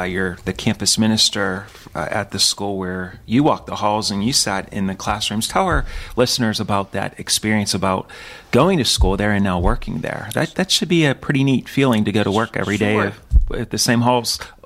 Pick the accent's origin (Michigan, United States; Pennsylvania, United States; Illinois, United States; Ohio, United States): Pennsylvania, United States; Pittsburgh; And I grew up in Carrick over Bulgaria. So it's not too bad.